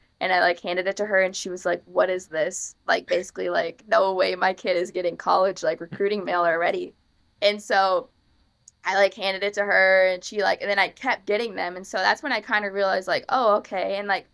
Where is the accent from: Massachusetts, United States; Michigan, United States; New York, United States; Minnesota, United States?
Minnesota, United States; I mean, it was definitely cold in the winter, don't get me wrong. But we had so much fun when I was little. We had a pond in our backyard, so we'd go like ice skating